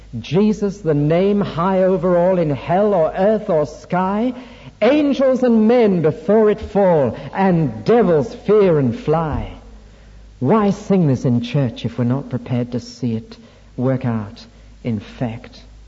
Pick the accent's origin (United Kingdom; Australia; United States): United Kingdom; Newcastle upon Tyne, North East England; And it was in my hometown, away on the quayside in Newcastle-on-Tyne